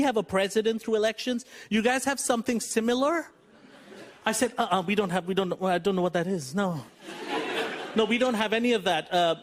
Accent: India; But the only thing as an Indian person I value above corruption is being diminutive

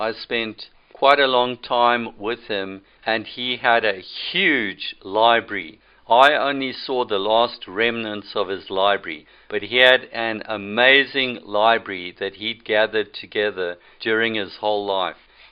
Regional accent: Harare, Zimbabwe; born there; I was born in Salisbury, Rhodesia, which was the capital. It's now known by the disgusting name of Harare.

